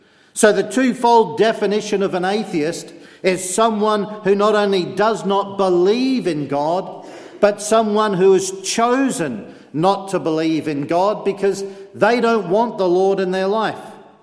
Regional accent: Fremantle, Western Australia, Australia; born there; As you can tell by my brogue, I'm not from Cumber, but a little bit further south. I was born in Fremantle in Western Australia.

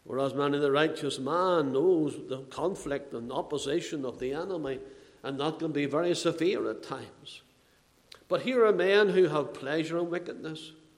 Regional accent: Belfast, Northern Ireland, United Kingdom; Where I was brought up in Belfast

